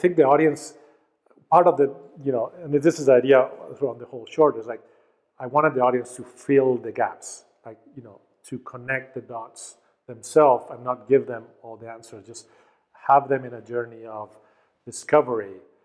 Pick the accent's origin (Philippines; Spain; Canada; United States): Spain; I grew up in Spain